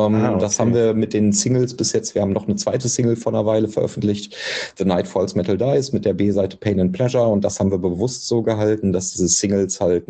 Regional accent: Bochum, North Rhine-Westphalia, Germany; Ich komme ja aus Bochum

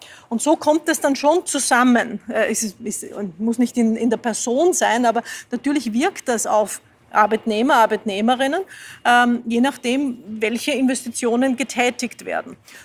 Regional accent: Lower Austria, Austria; now in Vienna, Austria; ich fahre in Wien überall mit dem Fahrrad. Ich komme ursprünglich aus dem Waldviertel, dort wäre es ein bisschen schwerer. Ich bin in die Schule gegangen, die war 25 Kilometer entfernt

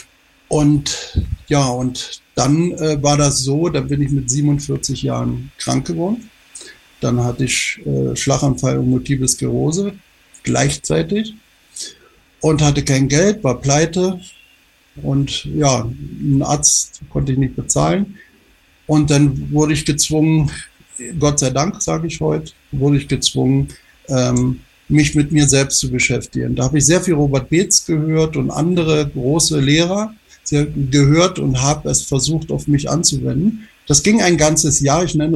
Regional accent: Germany; man hört es ja an meiner Sprache, ich bin ein Deutscher. Mhm. Ich habe gelebt in Norddeutschland, Berlin und Ostdeutschland. Dort bin ich auch geboren. Und bin vor 2 Jahren hierher gezogen

